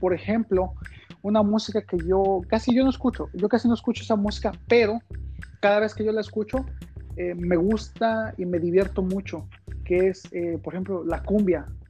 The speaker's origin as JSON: {"language": "Spanish", "region": "Mexico City", "country": "Mexico", "said": "de donde yo soy, ahí en el DF"}